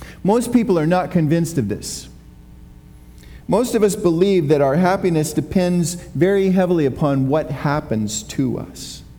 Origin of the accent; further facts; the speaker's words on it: Kirkland, United States; I grew up in Kirkland, where I had lots of room to play, and I would spend hours in the woods and building tree forts, etc.